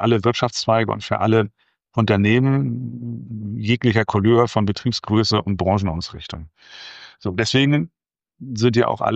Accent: Hamburg, Germany; Ich bin im Westen Hamburgs aufgewachsen

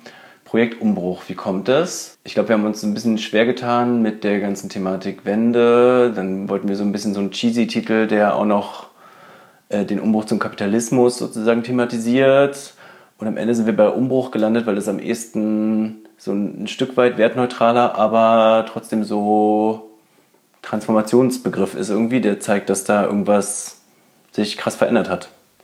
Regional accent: Berlin, Germany; born there; ich bin auch in Berlin geboren.

